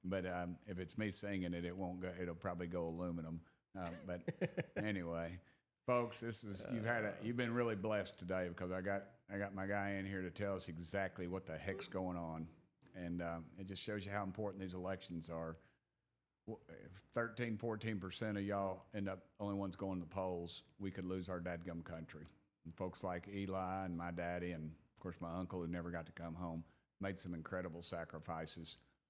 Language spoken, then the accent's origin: English; Tennessee, United States; I'm from East Tennessee, so I said